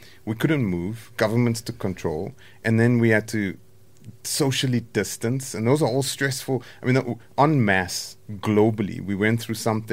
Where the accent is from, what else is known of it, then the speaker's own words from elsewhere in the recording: South Africa; You keep going as a South African.